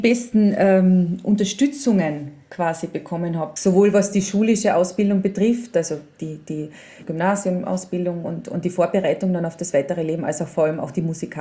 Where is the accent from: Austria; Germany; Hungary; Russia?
Austria; Spittal an der Drau, Carinthia; weil ich bin ja im Spital aufgewachsen. Also wie gesagt, Villach ist größer als Spital.